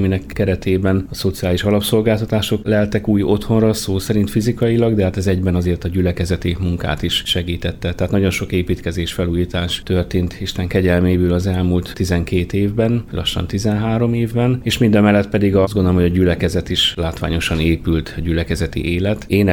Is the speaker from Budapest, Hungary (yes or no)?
no; Hajdúsámson, Hajdú-Bihar, Hungary; Hajdú Sámsoni származású vagyok, tehát Debrecenhez, illetve az egyházmegyéhez közel nőttem föl. Ide jártam a református gimnáziumba, és itt is végeztem el a teológiát 96-ban.